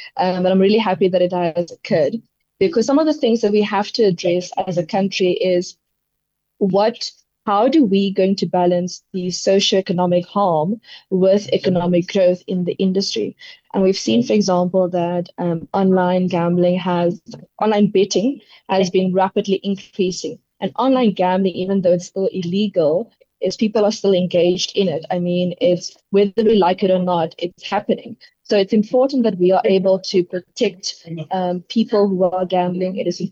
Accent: South Africa; as a South African, you know, as a country

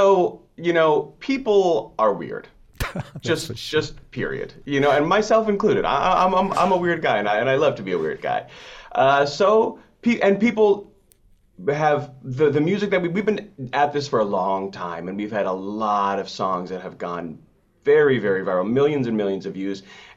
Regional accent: Syracuse, New York, United States; I love my hometown. I'm so grateful. Syracuse. So I grew up in a suburb of the city of Syracuse, and that I was in bands since I was 14.

